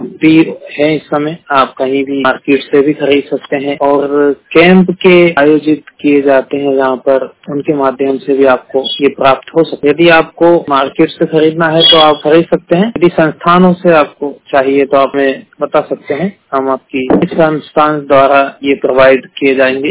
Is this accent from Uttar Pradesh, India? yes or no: no; Madhya Pradesh, India; मध्य प्रदेश से हूँ।